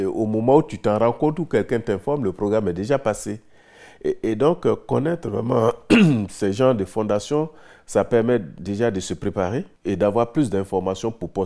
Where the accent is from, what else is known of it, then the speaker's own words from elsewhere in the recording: Côte d’Ivoire; je viens de la Côte d'Ivoire.